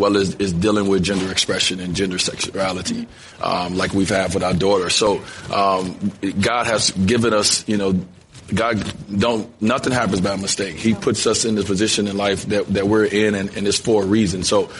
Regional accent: Chicago, Illinois, United States; You know, growing up in Chicago, I played the game of basketball because it was an outlet for me, right?

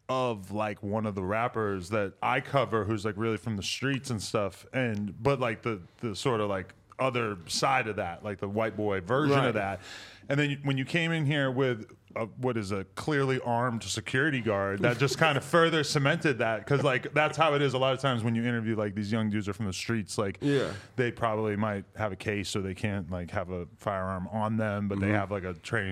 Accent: New Hampshire, United States; But I mean, I kind of similar to an extent growing up in New Hampshire

